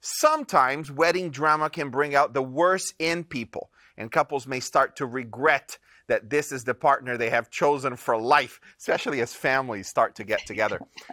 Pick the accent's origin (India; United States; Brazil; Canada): Brazil; in some languages, like Latin languages, I come from Brazil, in Portuguese, the word for wedding and marriage is the same.